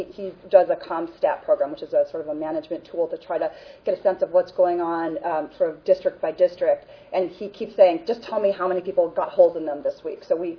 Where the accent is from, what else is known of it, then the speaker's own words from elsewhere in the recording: Chicago, Illinois, United States; And I come from Chicago.